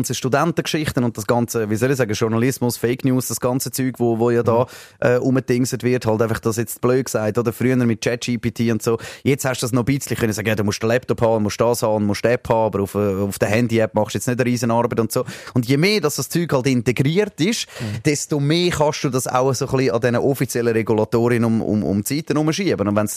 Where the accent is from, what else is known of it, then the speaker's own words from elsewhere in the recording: Switzerland; Aber es gibt ja bei uns in der Schweiz eine Chance, oder?